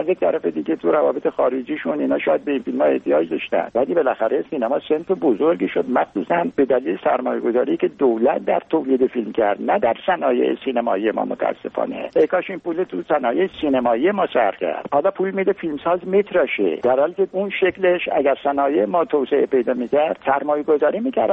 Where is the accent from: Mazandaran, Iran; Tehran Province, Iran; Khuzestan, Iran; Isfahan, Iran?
Khuzestan, Iran; من بچه خوزستانم، 8 سال تقریبا من بمبارون شده، من روم نمیشه برم جنوب.